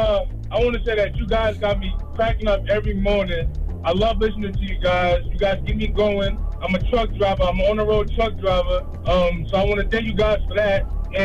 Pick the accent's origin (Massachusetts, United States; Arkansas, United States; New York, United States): New York, United States; Long Island; I'm 22 myself. I'm from New York. I'm from Long Island.